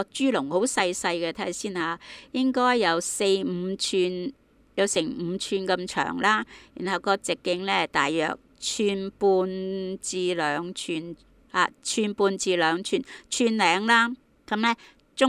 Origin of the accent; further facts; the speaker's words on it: China; 我中国人兴讲意头噶嘛